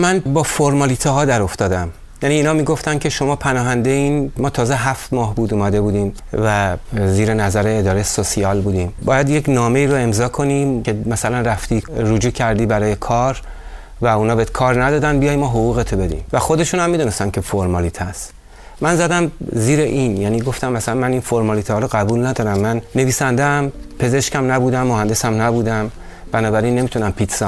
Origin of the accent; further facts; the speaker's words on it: Iran; moved away as an adult; من تو کشور خودم متولد شدم، تو کشور خودم بالیدم، کار ادبی کردم، سالها دبیر دبیرستان بودم، ادبیات درس دادم، بعد یک بار در سن 38 سالگی من احساس کردم پرونده زندگیم تو ایران بسته شد